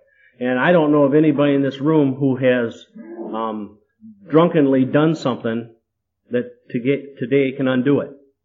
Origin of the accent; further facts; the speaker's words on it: Jackson, Michigan, United States; now in Ann Arbor, United States; I'm from Jackson, moved to Ypsilanti, now I live in Ann Arbor.